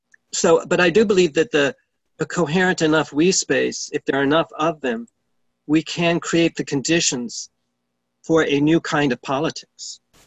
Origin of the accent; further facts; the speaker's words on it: the South, United States; also born or lived in New York; I had a previous identity as a Southerner. I still am a Southerner, even though I don't primarily identify with that.